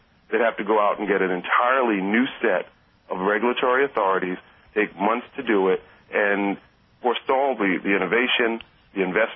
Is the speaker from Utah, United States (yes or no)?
no; New York City, New York, United States; If I can't afford to go see Chris Rock at Carnegie Hall when I grew up in New York